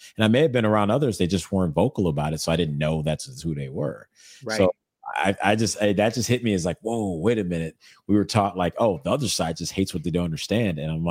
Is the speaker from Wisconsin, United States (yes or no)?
no; Evanston, Illinois, United States; also born or lived in Chicago / Iowa / Los Angeles; That's what I was taught my entire life growing up in Evanston, Chicago, Iowa, and then